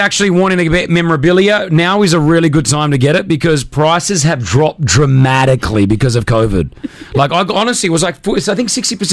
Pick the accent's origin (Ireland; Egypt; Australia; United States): Australia; Growing up in Australia, we didn't do trick-or-treating.